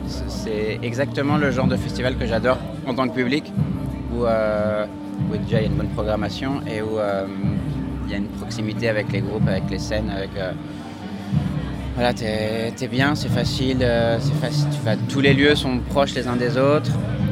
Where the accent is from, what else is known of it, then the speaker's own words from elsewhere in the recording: Dijon, Bourgogne-Franche-Comté, France; On est venu avec pas mal de Dijonnais, parce qu'on vient de Dijon.